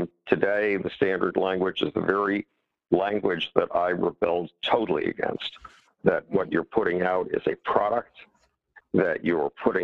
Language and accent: English; Buffalo, New York, United States; I was a lost child in my hometown of Buffalo, New York.